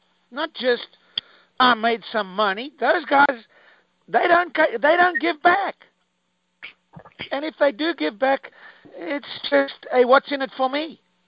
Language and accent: English; Spartanburg, South Carolina, United States; I grew up in South Carolina. I go, South Carolina, Spartanburg. Yeah, I grew up there.